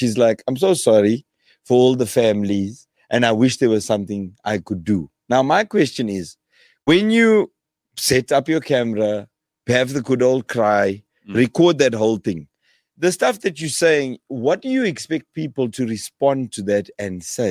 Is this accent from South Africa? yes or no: yes; Vryheid, KwaZulu-Natal, South Africa; like I grew up in Vryheid.